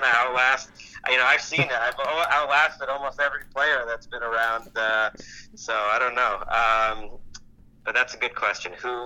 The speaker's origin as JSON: {"language": "English", "town": "Wilbraham", "region": "Massachusetts", "country": "United States", "tie": "born or raised there", "said": "The short version, I grew up in Western Massachusetts, you know, not Martha's Vineyard, kind of like a farmish town. It's called Wilbraham. It's right outside of Springfield"}